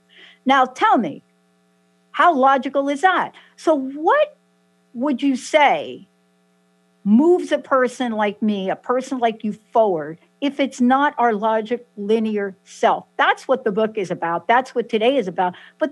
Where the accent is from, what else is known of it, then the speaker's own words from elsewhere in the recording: New York, United States; I'm from New York, and I dialed the wrong phone number 15 years ago, but I didn't hang up.